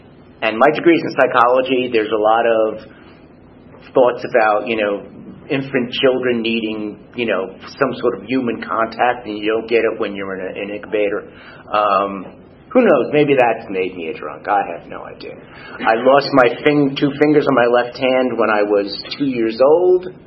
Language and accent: English; Long Island, New York, United States; I was raised on Long Island, which is off, for those of you, it's this funny little fish-shaped place off of New York. I'm one of seven. My mother was Irish and German. My father was Italian